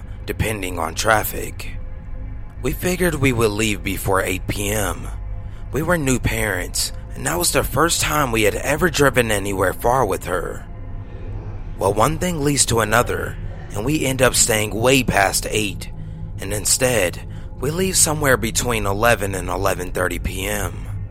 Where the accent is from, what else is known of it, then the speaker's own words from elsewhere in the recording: Naples, Florida, United States; now in Miami, United States; As a backstory, I live in Miami, Florida with my boyfriend. However, I grew up in Naples to be exact. That's where the rest of my family lives.